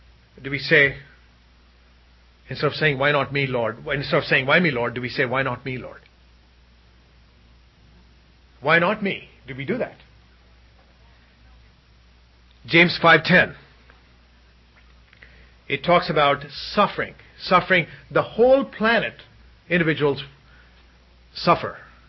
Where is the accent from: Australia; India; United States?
India; And of course, growing up in India, it's always, this was a quote time and again from any nominal priest who administered a marriage.